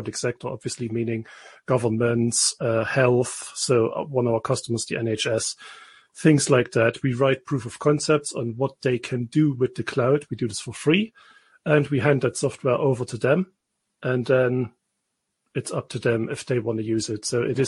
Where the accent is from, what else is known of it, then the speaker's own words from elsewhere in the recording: Germany; English is a second language; moved away as an adult; now in United Kingdom; So I am German, as you can clearly hear by my dodgy accent, and I live in the UK since 2009.